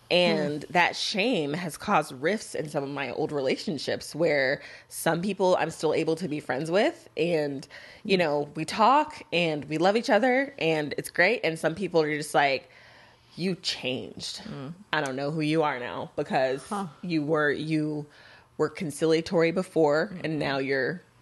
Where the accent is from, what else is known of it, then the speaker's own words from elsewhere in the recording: Texas, United States; I'm from Texas.